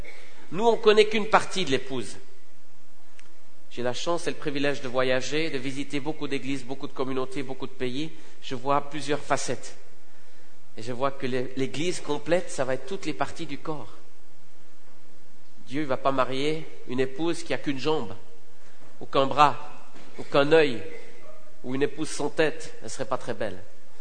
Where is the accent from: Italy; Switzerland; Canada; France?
Switzerland; Romandy; je viens de la Suisse, mais de la Suisse francophone, on parle français